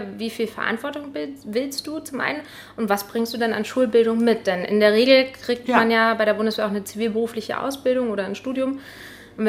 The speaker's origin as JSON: {"language": "German", "town": "Rendsburg", "region": "Schleswig-Holstein", "country": "Germany", "tie": "born or raised there", "said": "Ich komme ja aus Rendsburg gebürtig und bin auch groß geworden. Ich wollte immer raus."}